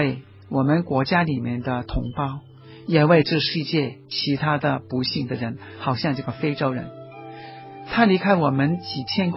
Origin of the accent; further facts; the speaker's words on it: Hong Kong; 看看我们香港人怎么样看中国大陆。